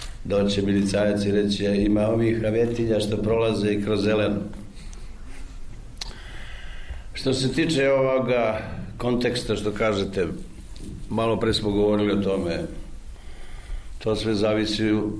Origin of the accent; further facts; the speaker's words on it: Kolašin, Montenegro; Nema ćoška u kraju odakle sam ja iz Kolašina.